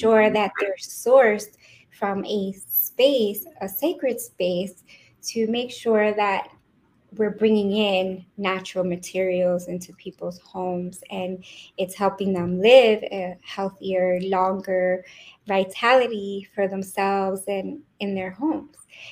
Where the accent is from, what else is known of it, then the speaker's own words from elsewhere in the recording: Elizabeth, New Jersey, United States; also born or lived in Brooklyn; And I was born in Brooklyn, New York, and hey. I was raised in Elizabeth, New Jersey, where I would say would be the ghetto of Elizabeth, New Jersey, per se.